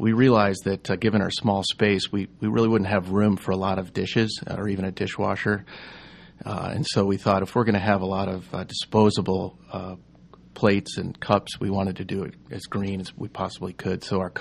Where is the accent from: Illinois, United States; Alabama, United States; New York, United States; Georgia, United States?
Illinois, United States; Chicago; I'm from Chicago and kind of miss not having a Chicago dog here.